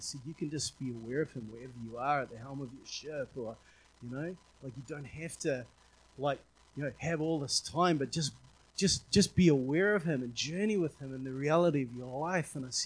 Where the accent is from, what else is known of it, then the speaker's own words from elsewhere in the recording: Auckland, New Zealand; And I'm like, yeah, Auckland, you know, I'm from Auckland.